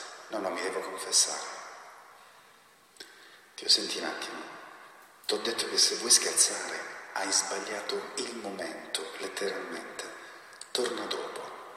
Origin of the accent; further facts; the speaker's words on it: Catanzaro, Calabria, Italy; Io sono di Catanzaro